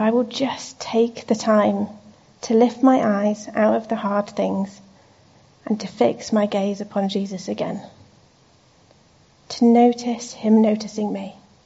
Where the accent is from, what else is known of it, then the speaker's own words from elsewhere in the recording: Singapore; I grew up in Singapore with a Chinese heritage, a Chinese grandmother.